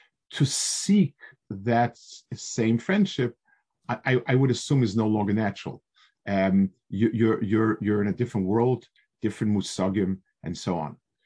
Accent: New York City, New York, United States; I grew up on the Lower East Side, which I don't know if you people, maybe in ancient history, learned about it, but it was a fascinating world.

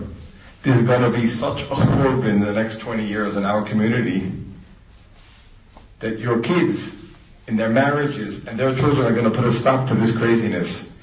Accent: New York, United States; When we were little kids growing up in New York, TV was rampant.

